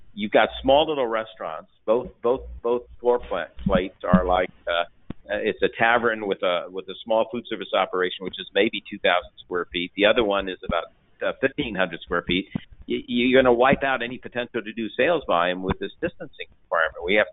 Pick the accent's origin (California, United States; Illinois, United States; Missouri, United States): California, United States; San Francisco; In fact, you know, I was raised in San Francisco, and that's where I started my business brokerage business